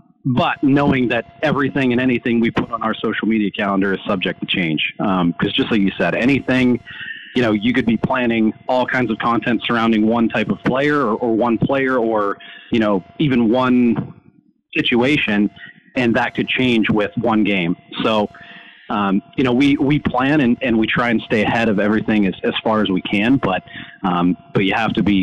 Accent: Pittsburgh, Pennsylvania, United States; I grew up in Pittsburgh and have been a fan all my life, and was one of the babies with the terrible towel on them when they were born.

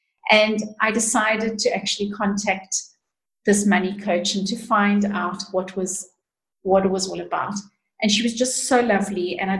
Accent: South Africa; I grew up in South Africa, and we grew up poor.

